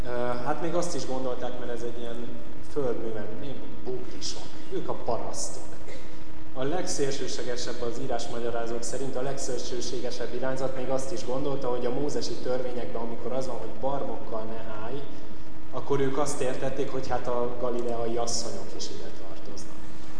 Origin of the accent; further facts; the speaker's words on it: Budapest, Hungary; amikor mi Újpesten laktunk, gyerekkorom nagy részét Újpesten éltem, és hát ugye egyre inkább bővült Káposztás megyer.